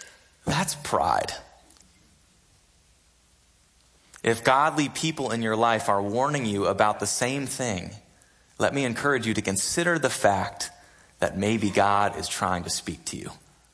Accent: New England, United States; I grew up in New England. And in New England, it's not like growing up in Texas, right?

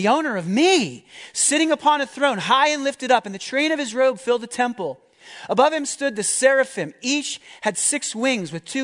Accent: United States; I mean, I'm an American after all. I have rights, you know.

